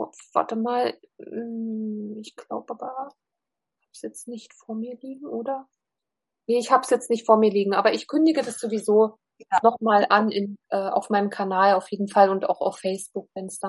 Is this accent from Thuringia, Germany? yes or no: yes; Hildburghausen, Thuringia, Germany; bei mir in meiner Heimatstadt in Hildburghausen.